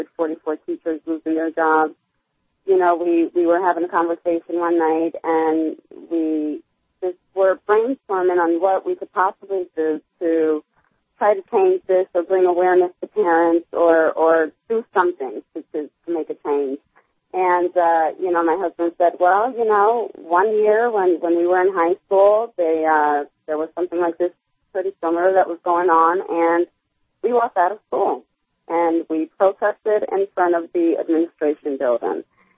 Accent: Allentown, Pennsylvania, United States; Allentown has been our home. We are both products from the Allentown School District as well.

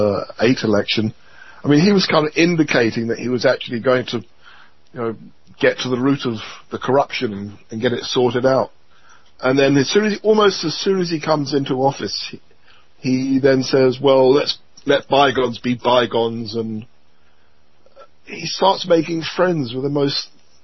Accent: England, United Kingdom; I'm an Englishman, and obviously I have no direct involvement with anything going on in America

